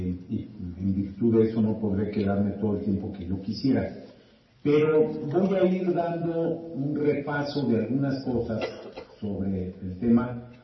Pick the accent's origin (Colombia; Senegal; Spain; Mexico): Mexico; Yo soy un mexicano muy orgulloso de serlo.